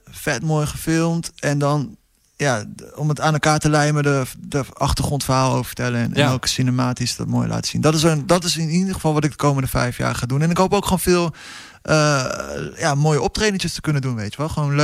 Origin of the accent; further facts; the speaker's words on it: Veendam, Groningen, Netherlands; born there; Ik ben ook een jongen van hier natuurlijk. Ik ben geboren in Veendam en al jaren in de stad.